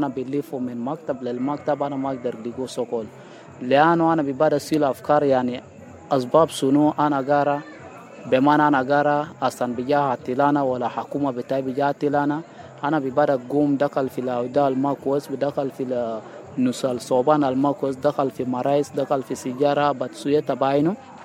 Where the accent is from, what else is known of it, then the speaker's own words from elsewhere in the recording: South Sudan; ومن ده كله أنا كمواطن جنوبي